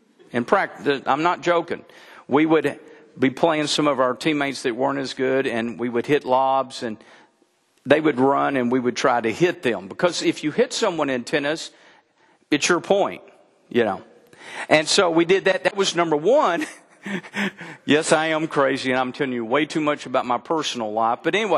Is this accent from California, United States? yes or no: no; Denison, Texas, United States; I grew up in Denison, Texas. And Denison is a twin city to Sherman, Texas.